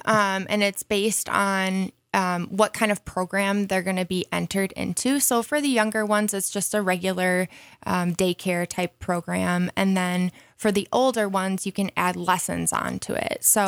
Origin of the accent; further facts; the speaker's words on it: Wisconsin, United States; moved away; I'm also originally from Wisconsin, so I know exactly what you're talking about.